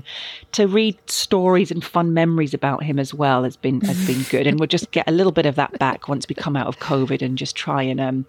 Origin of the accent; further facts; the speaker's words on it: Glasgow, Scotland, United Kingdom; growing up in Scotland and living in and around sort of Glasgow